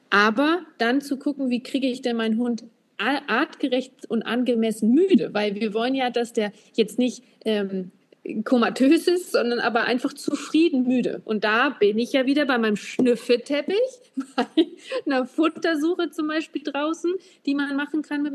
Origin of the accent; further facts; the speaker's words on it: Northern Germany, Germany; Sagt man das bei euch auch? Also bei uns im Norden sagt man verknusen.